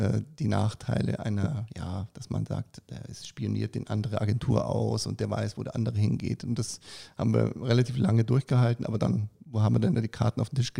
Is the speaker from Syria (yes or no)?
no; Munich, Bavaria, Germany; Also ich bin Münchner, ja, aber meine Frau ist aus Berlin.